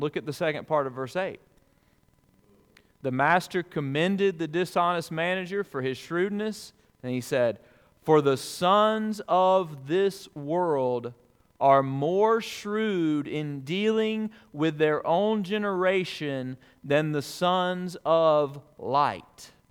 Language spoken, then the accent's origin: English; Alabama, United States; I got an email several months ago from a friend that I grew up with in Alabama